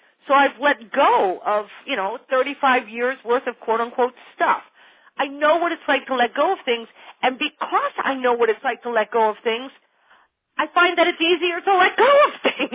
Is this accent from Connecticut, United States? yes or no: yes; Connecticut, United States; God knows, I grew up in Fairfield County, a very wealthy area